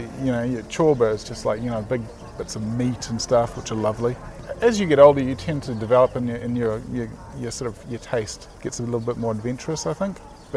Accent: New Zealand; Being a Kiwi, we very much have our own way about us, which is quite hard to change. You know, I see that as introducing that Kiwiness to my family as well.

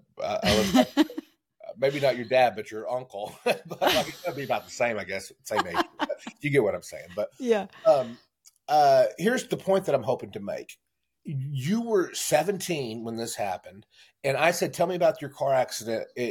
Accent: North Richland Hills, Texas, United States; also born or lived in Fort Worth; Well, I was born in Fort Worth, and I grew up in North Richland Hills.

